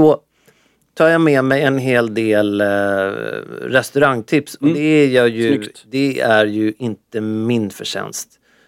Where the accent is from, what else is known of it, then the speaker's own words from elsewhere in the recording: Sweden; Nej, jag är inte från Norge, men jag är från Sverige. Men jag förstår ganska bra norska.